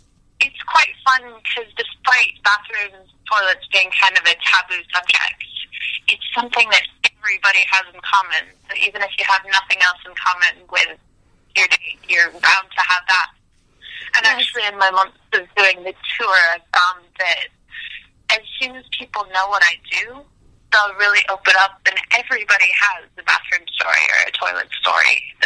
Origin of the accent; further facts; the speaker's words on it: United States; now in United Kingdom; I'm American as well, and I've been in Britain long enough to adjust to toilet meaning what we would call bathroom in the U.S.